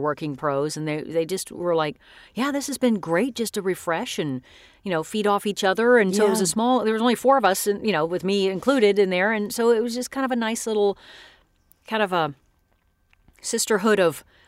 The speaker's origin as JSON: {"language": "English", "region": "North Carolina", "country": "United States", "tie": "born or raised there", "also_born_or_lived": "Texas / Tennessee", "said": "I'm from all over the South. my mother is from East Tennessee. And I was born in North Carolina and grew up a lot in North Carolina and Texas and then back to Tennessee."}